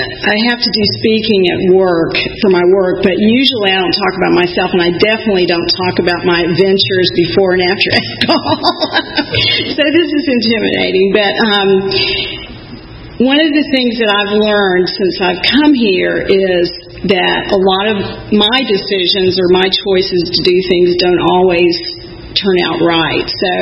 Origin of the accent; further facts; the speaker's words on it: Sandy Springs, Georgia, United States; So I'll start out by saying I grew up in Atlanta. I'm from here. I grew up in Sandy Springs. I went to high school at North Springs High School.